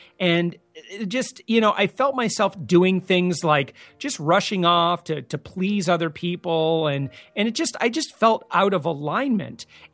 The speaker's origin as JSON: {"language": "English", "region": "Michigan", "country": "United States", "also_born_or_lived": "Hawaii", "said": "So I'm originally from Michigan, and I joined the United States Navy."}